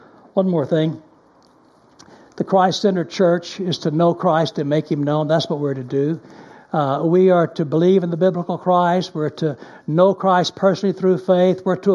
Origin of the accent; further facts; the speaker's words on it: Texas, United States; now in Germany; Now, I grew up in Texas, and Texas has lots of poison snakes. I was glad when I came to Germany